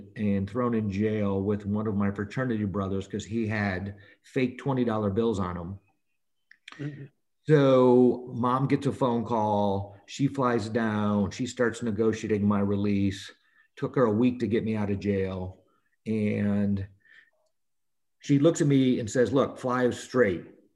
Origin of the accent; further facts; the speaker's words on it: South Bend, Indiana, United States; You know, I grew up in South Bend, Indiana, was the oldest of five.